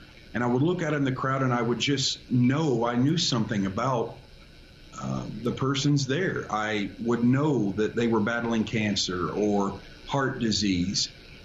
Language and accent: English; Bloomington, Indiana, United States; I grew up in Bloomington, Indiana.